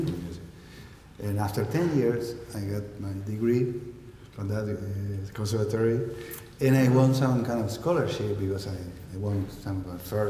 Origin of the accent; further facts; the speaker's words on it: Buenos Aires, Argentina; Yeah, I was born in Buenos Aires in the decade of the 40s, 1944. And I was studying music since I was a little kid.